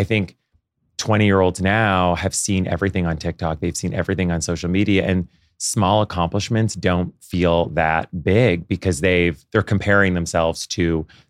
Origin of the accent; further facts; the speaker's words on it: Ottawa, Ontario, Canada; I grew up in Ottawa, Canada.